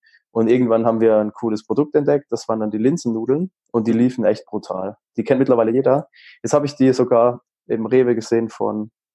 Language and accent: German; Baden-Württemberg, Germany; Bei uns in Baden-Württemberg